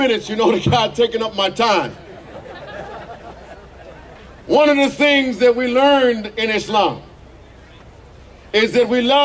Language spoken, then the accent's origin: English; United States; I grew up a Christian in America.